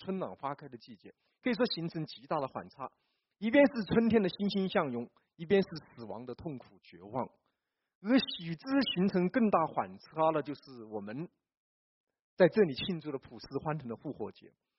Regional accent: China; 似乎我们中国人正在尝试着寻找信仰

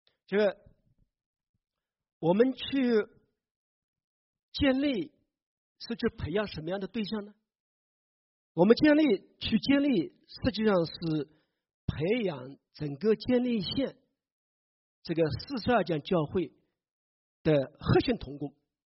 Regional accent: China; now in North America; 我们来到这个北美，我们的家乡，我们的故土还在中国，

